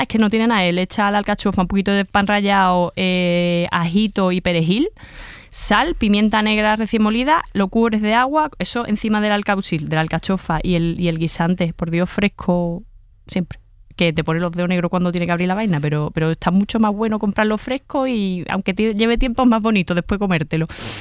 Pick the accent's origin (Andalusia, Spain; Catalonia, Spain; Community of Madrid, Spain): Andalusia, Spain; Chiclana de la Frontera; Yo soy de Chiclana de la Frontera.